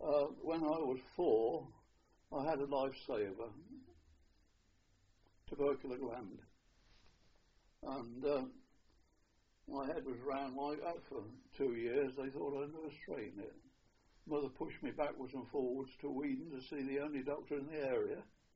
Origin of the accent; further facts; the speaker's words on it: Daventry, East Midlands, United Kingdom; born there; I was born in Daventry, 19th of June 1913.